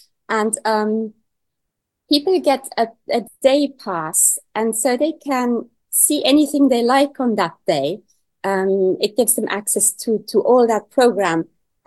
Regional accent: Luxembourg; because I am from Luxembourg, and then I am a composer

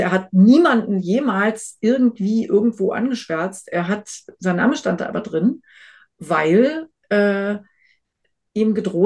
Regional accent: West Germany, Germany; was für ein Hochmut ist es eben auch als Wessi zu glauben, ich wüsste etwas vom Leben in der DDR

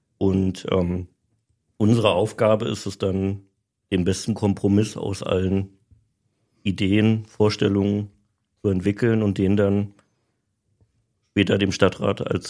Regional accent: Potsdam, Brandenburg, Germany; Ich bin ja in Potsdam aufgewachsen

